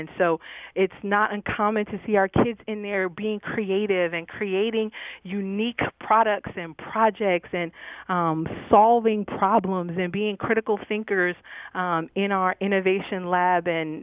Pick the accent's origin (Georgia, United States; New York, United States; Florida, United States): New York, United States; And so I'm a New Yorker, and I've never seen anything like this.